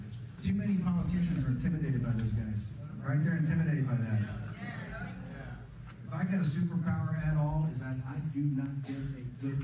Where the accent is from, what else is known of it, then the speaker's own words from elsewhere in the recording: Virginia, United States; And if you want to see how radically different we're going to be, I'm from Virginia.